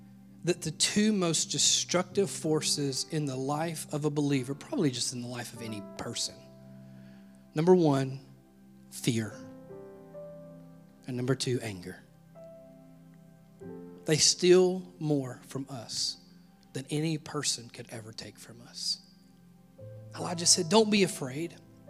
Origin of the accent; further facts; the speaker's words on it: Mississippi, United States; but I'm from Mississippi, and I like cornbread.